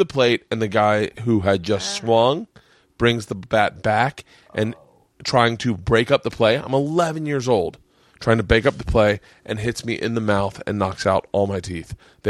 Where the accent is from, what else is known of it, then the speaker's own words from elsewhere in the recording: Brooklyn, New York, United States; Me and my kids were growing up in Brooklyn.